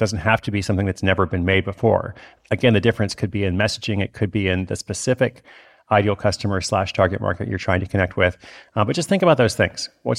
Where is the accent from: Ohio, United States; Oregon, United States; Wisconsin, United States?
Oregon, United States; Portland; I'm actually in Portland, Oregon, my hometown, tonight.